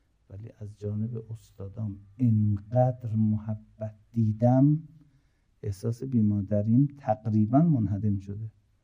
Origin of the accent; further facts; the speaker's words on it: Tehran, Tehran Province, Iran; also born or lived in Azerbaijan; 60 سال پیش که ما از آذربایجان اومدیم تهران، در دورترین محل تهران که هنوز بیابون بود، تای هاشمی، یه خونه اجاره‌ای داشتیم 49 متر.